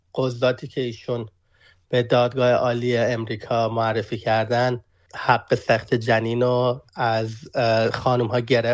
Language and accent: Persian; Iran; now in United States; همینطور به عنوان یه ایرانی آمریکایی به نظر من ایشون گزینه خوبی نیست